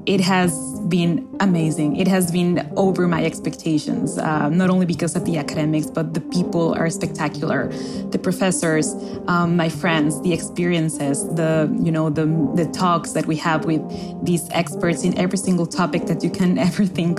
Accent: Mexico City, Mexico; now in Cambridge, United States; I am from Mexico City.

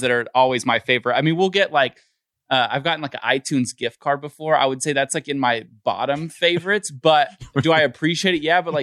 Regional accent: Los Angeles, California, United States; I'm from Los Angeles.

